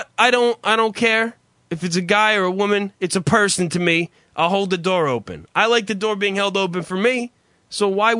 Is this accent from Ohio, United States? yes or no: no; New Jersey, United States; We're from New Jersey.